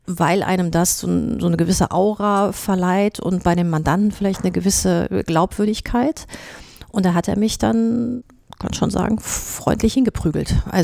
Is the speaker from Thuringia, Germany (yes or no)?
no; Hagen, North Rhine-Westphalia, Germany; Ja, ich komme aus Hagen